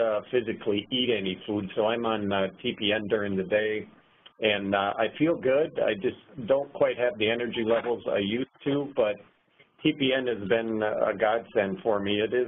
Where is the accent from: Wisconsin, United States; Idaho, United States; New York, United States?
Wisconsin, United States; Green Bay; I'm actually from Green Bay, Wisconsin, and I've been through the local doctors here